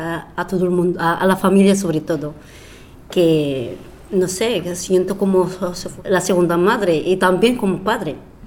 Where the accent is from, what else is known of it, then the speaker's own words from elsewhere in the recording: Marrakesh, Marrakesh-Safi, Morocco; moved away; also born or lived in Al Haouz; Nací en Marrakech. He nacido en un pueblo que se llama Al Haouz, pero he crecido en Marrakech, el centro.